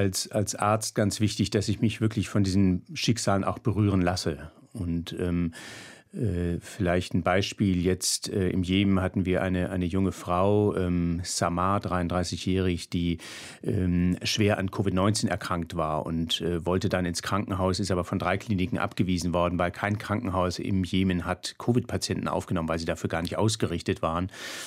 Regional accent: Baden-Württemberg, Germany; Genau, aufgewachsen am Bodensee.

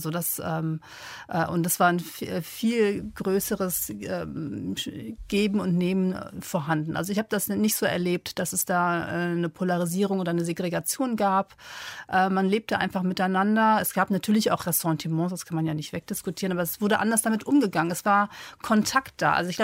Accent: Düsseldorf, North Rhine-Westphalia, Germany; now in Cologne, Germany; ich bin übrigens in Düsseldorf aufgewachsen und bin dann später nach Köln gezogen.

